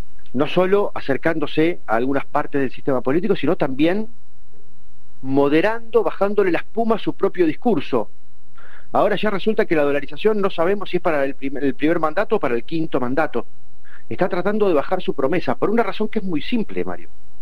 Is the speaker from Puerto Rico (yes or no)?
no; Argentina; nuestra cultura como argentinos